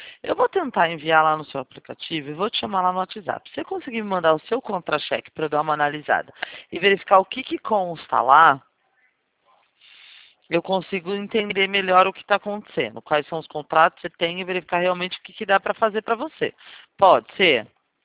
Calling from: Limeira, São Paulo, Brazil; Mas eu sou aqui de Limeira.

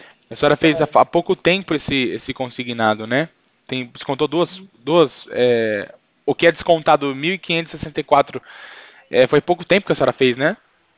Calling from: São Paulo, Brazil; interior do de São Paulo.

